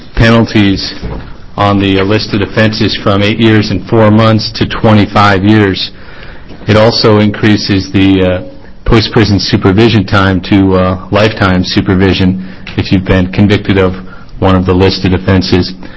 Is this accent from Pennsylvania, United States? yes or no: no; Bend, Oregon, United States; I'm an attorney from Bend